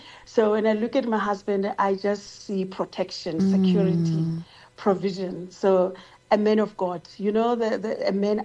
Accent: Rustenburg, North West, South Africa; English is a second language; I grew up in Rustenburg. I'm a Zulu girl. Mm. I grew up a Zulu girl, but my mom is Tswana, so I speak both languages.

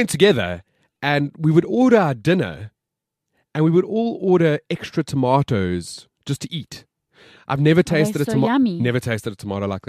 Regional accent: South Africa; it's a huge reminder of where we're from. And South Africa, yes, I'm proudly South African.

